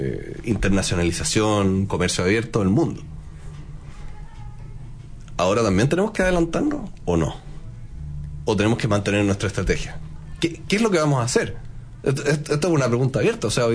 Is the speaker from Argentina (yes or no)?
no; Chile; dónde estamos parados nosotros como chilenos?